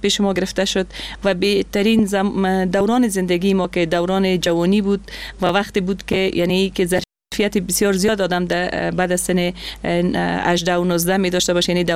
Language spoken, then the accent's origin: Persian; Afghanistan; born or raised there